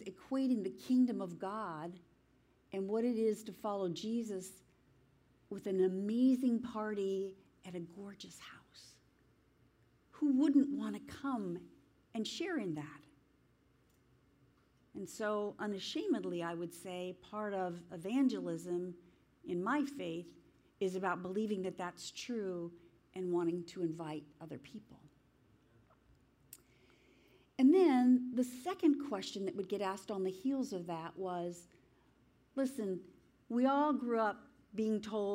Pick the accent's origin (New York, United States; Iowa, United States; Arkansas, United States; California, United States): California, United States; Los Angeles; also born or lived in Chicago, United States; I'm from Los Angeles, so I don't count it by years